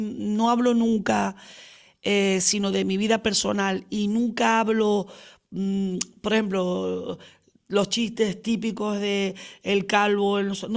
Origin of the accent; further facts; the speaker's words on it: La Orotava, Canary Islands, Spain; yo me siento muy querida por la gente de La Orotava, que es mi pueblo